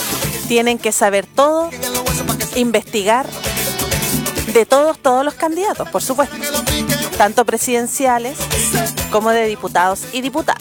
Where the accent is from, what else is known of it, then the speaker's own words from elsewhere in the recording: Antofagasta, Chile; also born or lived in Coquimbo / Santiago; yo vengo de Antofagasta, después Coquimbo, después Santiago, he ido bajando.